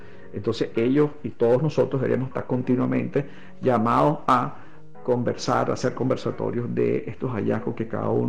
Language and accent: Spanish; Venezuela; quiénes somos los venezolanos